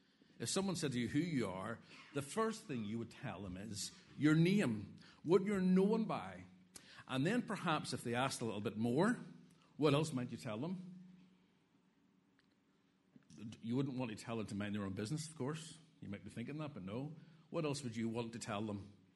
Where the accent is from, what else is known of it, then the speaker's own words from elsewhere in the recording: Ballymena, Northern Ireland, United Kingdom; although we both live in Riff Island, I'm from Ballymena